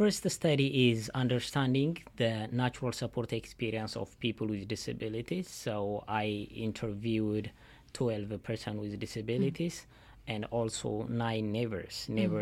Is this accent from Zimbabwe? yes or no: no; Ethiopia; I am an international student. I am from Ethiopia. When I was in Ethiopia, I was a university lecturer in the University of Gondar.